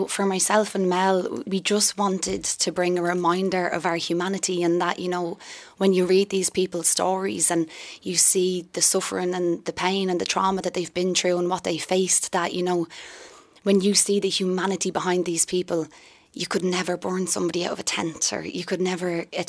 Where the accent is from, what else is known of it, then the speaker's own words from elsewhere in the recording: Dublin, Leinster, Ireland; I'm originally from Dolphin's Barn Flats.